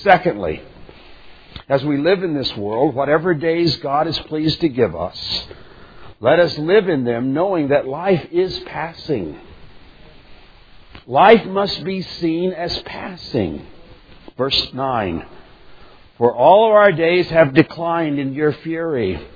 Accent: Indiana, United States; I mean, I'm from Indiana. It's what we play, you know.

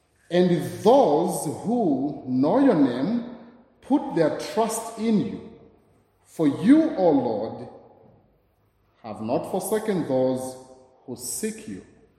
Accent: Kempton Park, Gauteng, South Africa; I come from Kempton Park

